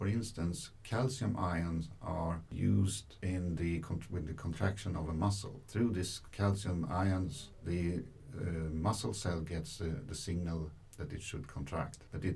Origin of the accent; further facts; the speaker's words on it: Sweden; English is a second language; now in Japan; I come from Sweden. I came here to OIST 2 years ago. And in Sweden, I was previously at the Karolinska Institute in Stockholm.